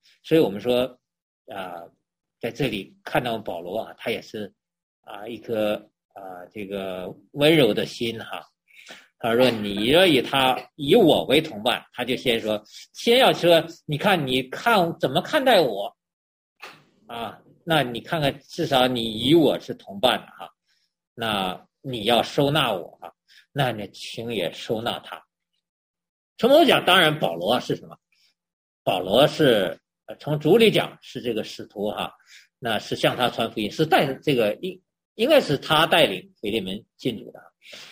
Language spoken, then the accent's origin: Chinese; China; 很像我们中国人，我们要先套关系哈，我们要先向近乎。